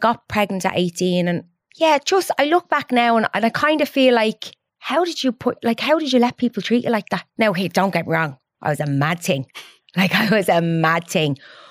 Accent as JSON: {"language": "English", "town": "Crumlin", "region": "Leinster", "country": "Ireland", "tie": "born or raised there", "said": "It wasn't easy growing up in Crumlin."}